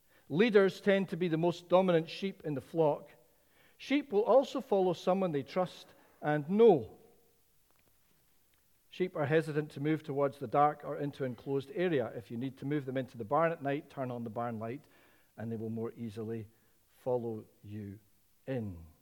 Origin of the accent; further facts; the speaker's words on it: Edinburgh, Scotland, United Kingdom; I was born and brought up in Edinburgh. I've lived most of my life in the West more than I did in Edinburgh. And I've not lived a huge amount of time. You know, I'm not a country guy. I'm not a green welly bloke.